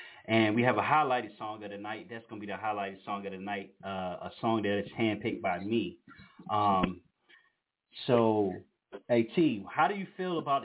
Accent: Virginia, United States; You know, me being originally from the Tidewater area

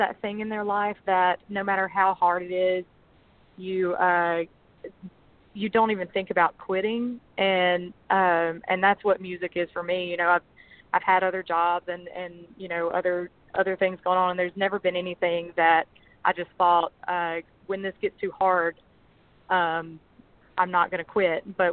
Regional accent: Franklin Creek, Mississippi, United States; I am from Franklin Creek, Mississippi.

